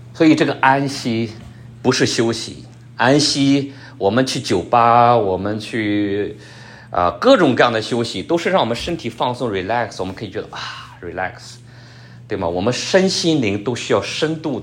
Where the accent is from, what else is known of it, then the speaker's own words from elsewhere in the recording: China; 我们中国人没有这个概念的